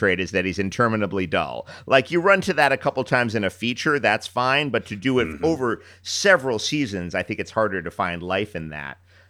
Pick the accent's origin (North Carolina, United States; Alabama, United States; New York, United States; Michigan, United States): New York, United States; I grew up in New York, and I've heard a lot of different voices in my life